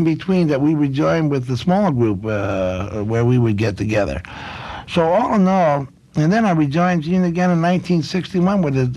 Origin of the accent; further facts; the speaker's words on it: Philadelphia, Pennsylvania, United States; You know, I came from Philadelphia